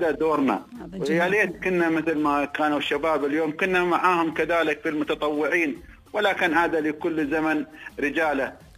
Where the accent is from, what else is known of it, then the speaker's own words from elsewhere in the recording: Dubai, United Arab Emirates; والحين في دبي ما شاء الله عندنا في دبي عم البلد الحمد لله